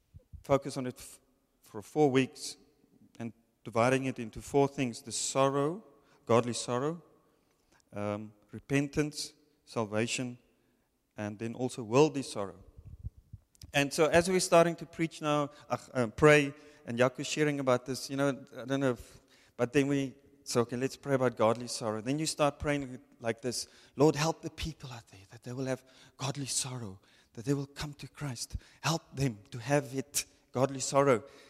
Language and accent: English; Windhoek, Khomas, Namibia; now in Swakopmund, Namibia; Well, I'm more from Windhoek than from Swakopmund. I lived here. I grew up here. And then I went to Stellenbosch. Then I came back here.